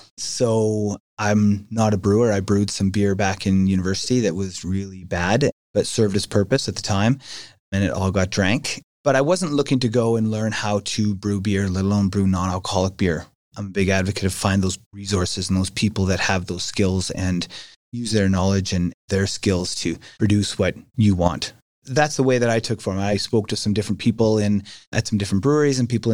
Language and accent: English; Saskatchewan, Canada; now in Calgary, Canada; Well, I grew up in Saskatchewan.